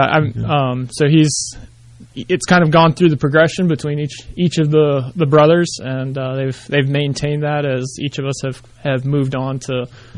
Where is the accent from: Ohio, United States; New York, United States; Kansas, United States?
Ohio, United States; Springfield; So I grew up in Springfield, so west of Columbus.